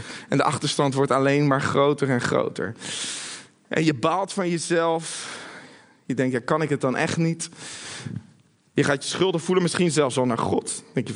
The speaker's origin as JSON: {"language": "Dutch", "country": "Netherlands", "said": "zijn dat de goede voornemens voor het nieuwe jaar voor ons als Nederlanders"}